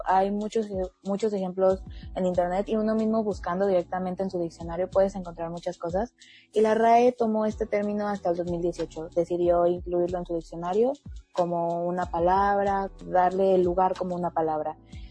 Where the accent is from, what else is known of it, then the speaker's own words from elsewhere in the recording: Mexico; a nosotras como mujeres latinoamericanas, como mujeres mexicanas, significa algo muy, muy en particular los pañuelos verdes